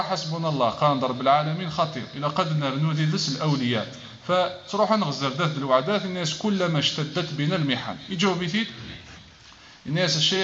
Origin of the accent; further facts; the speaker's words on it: Algeria; المعروف عندنا في الجزائر الزردات والوعدات